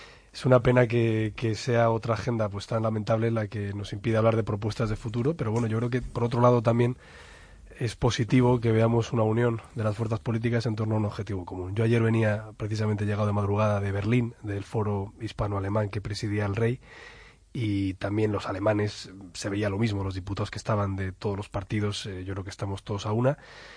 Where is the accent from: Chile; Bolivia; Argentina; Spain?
Spain; una enseñanza que tenemos que tener como españoles